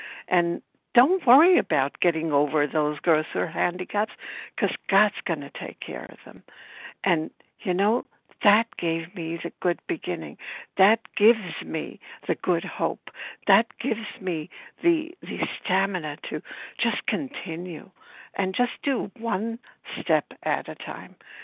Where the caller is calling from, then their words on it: Brooklyn, New York, United States; I'm from Brooklyn, New York.